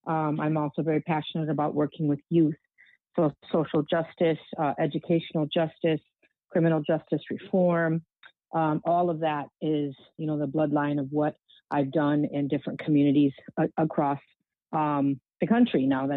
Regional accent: Minnesota, United States; I grew up in Minnesota, so I'm actually a native of the Midwest.

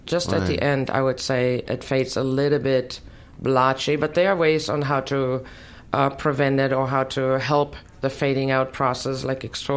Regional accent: Germany; I'm originally from Germany, so I have very, very pale skin, and I can actually not tan in the natural sun.

